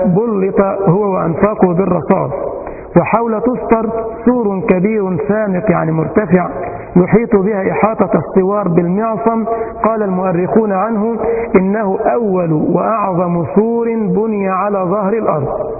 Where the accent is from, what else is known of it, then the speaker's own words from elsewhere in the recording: Egypt; وعندنا في مصر موجودة في كل ميدان عندنا نافورة